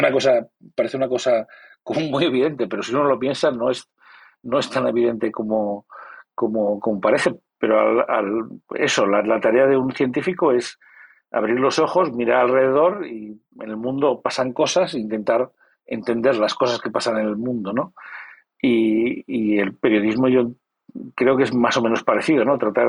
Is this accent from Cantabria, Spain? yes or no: yes; Santander, Cantabria, Spain; yo soy de Santander, tampoco de chaval tampoco he viajado mucho, ni hablaba idiomas, ni nada de eso.